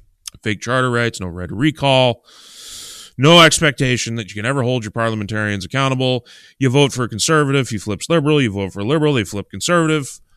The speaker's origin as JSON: {"language": "English", "region": "Ontario", "country": "Canada", "tie": "born or raised there", "said": "where the culture that I grew up with in Ontario and I watched get erased still exists and is predominant here."}